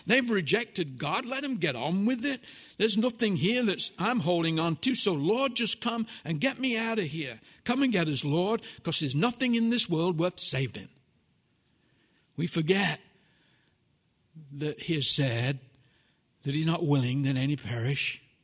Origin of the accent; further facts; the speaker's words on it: United Kingdom; You say, you're a Brit. What are you talking about? What do you know? I'm also an American.